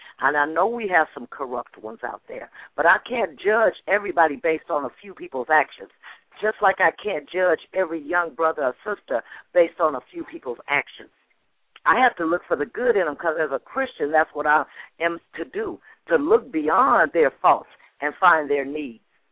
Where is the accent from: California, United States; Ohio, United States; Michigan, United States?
California, United States; Richmond; I'm from Richmond, California. I grew up on the blocks that I walk on every Friday night.